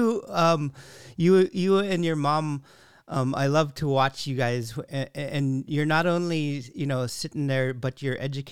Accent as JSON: {"language": "English", "town": "Bethel", "country": "United States", "tie": "born or raised there", "said": "Like I'm from Bethel, and when I go back home, there's a feeling that I get, this is where I grew up, this is where I was raised, and there's nothing like it."}